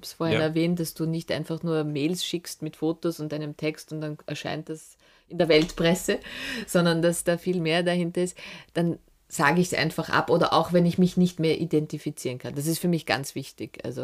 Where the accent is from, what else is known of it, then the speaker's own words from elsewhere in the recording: Upper Austria, Austria; so hat es begonnen als Oberösterreicherin